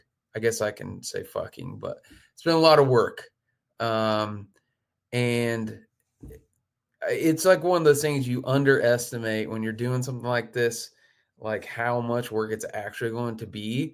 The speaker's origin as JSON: {"language": "English", "region": "Indiana", "country": "United States", "tie": "born or raised there", "said": "I'm really, really pumped that we're going to be releasing it in Ohio, even though Indiana is my home state."}